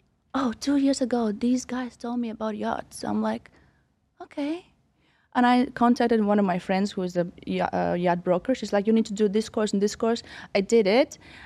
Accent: Latvia; moved away; Well, I was born in Latvia, but I have not lived there for like 13 years, I guess. Mm-hmm. But I guess that's my background. That's where I grew up. And I was born in the year of Latvia separating from communism.

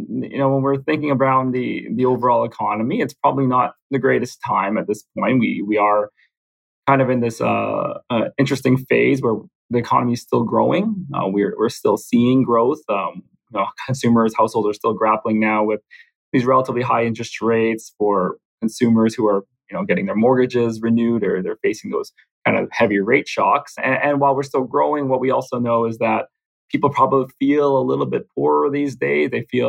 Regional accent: Winnipeg, Manitoba, Canada; now in Vancouver, Canada; Myself, I'm not originally from Vancouver. I'm from Winnipeg, so I'm from the prairies. I moved out here quite some many years ago.

